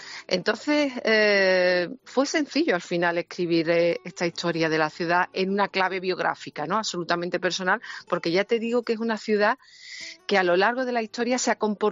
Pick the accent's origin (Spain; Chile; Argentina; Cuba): Spain; Seville, Andalusia; Yo como sevillana, bueno, yo además de vivir en la ciudad, he escrito mucho sobre la ciudad.